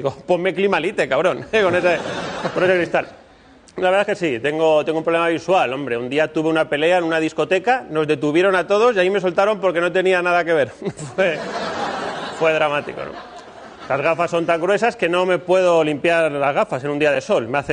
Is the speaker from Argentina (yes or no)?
no; Valencia, Valencian Community, Spain; vengo de Valencia y os adelanto que no he estado todavía en Mujeres Hombres y viceversa. Soy unos pocos valencianos que no lo ha logrado aún.